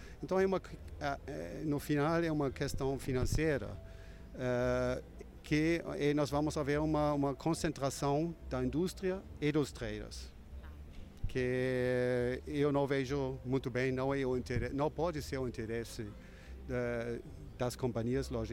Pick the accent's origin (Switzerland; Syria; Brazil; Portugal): Switzerland; agora falo como suíço